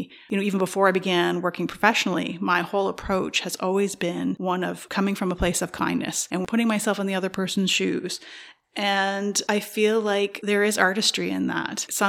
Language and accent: English; Brockville, Ontario, Canada; I knew of it because Michael Healy was also from Brockville and I was from Brockville.